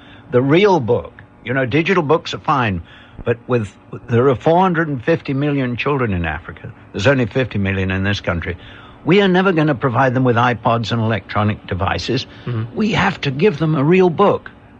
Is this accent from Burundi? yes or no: no; England, United Kingdom; now in St. Paul, United States; you know, I came from England, and as I was growing up, they told me that the Midwest was isolationist.